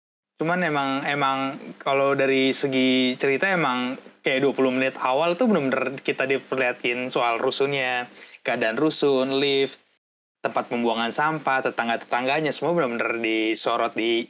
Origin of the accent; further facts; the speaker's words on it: Bekasi, West Java, Indonesia; Gua orang Bekasi.